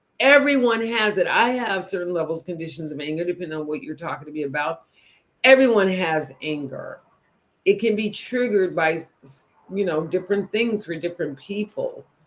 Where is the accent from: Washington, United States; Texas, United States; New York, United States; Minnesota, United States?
Texas, United States; I grew up in Texas. So I started Tejas, you know, but they taught me how to speak Spanish.